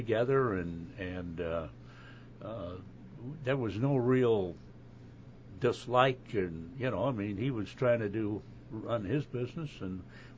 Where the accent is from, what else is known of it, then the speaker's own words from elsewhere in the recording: Galesburg, Illinois, United States; also born or lived in Millersburg; But my family originated from here also. We moved to Galesburg from Millersburg when I was a little kid. I hardly remember Millersburg.